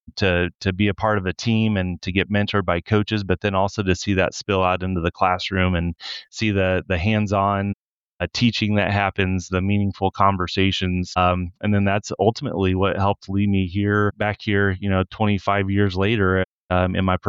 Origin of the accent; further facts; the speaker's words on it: Lincoln, Nebraska, United States; I'm from Lincoln, Nebraska. So just, you know, 30 minutes up the road